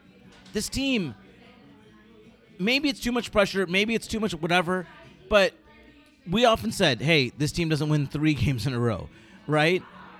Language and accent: English; New York, United States; even Rebecca, who was solid girl from Fairport right next to my hometown, knew the people that, you know, own the deli that I used to work at growing up.